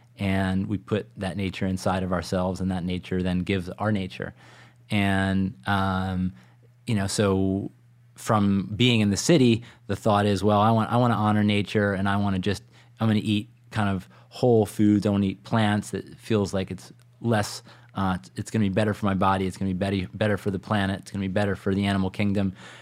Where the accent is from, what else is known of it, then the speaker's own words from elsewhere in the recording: California, United States; I'm from California, and we have this all vegan restaurant